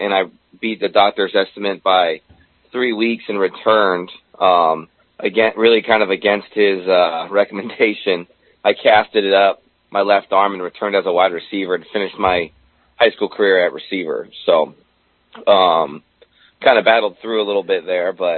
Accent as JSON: {"language": "English", "town": "San Marcos", "region": "California", "country": "United States", "said": "I come from San Diego, North County, San Diego, in a town called San Marcos."}